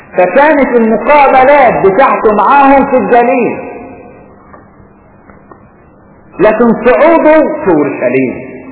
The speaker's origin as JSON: {"language": "Arabic", "country": "Egypt", "said": "زي ما بتشوفوا هنا عندنا في مصر مثلا الارهابيين ما يقدروش يستخبوا في القاهره."}